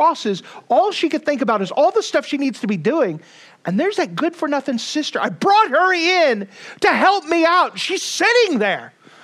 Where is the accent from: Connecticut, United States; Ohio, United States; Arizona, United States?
Arizona, United States; Phoenix; Now, I come from Phoenix, so we have special architecture.